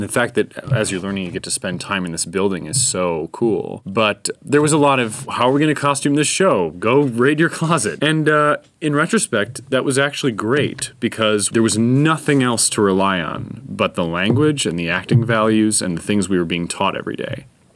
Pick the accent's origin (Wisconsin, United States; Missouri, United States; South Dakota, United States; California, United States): Wisconsin, United States; Milwaukee; I grew up in Milwaukee. I also went to APT as a kid.